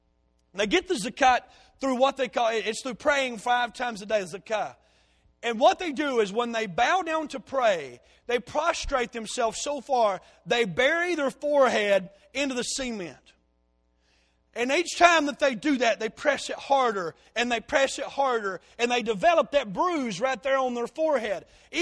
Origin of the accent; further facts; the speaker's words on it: the South, United States; Now, folks, I'm from the South.